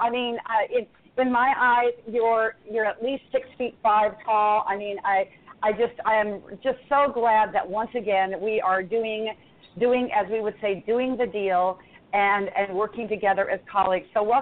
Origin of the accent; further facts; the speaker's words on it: Florida, United States; Peter, did you know that I'm from Florida?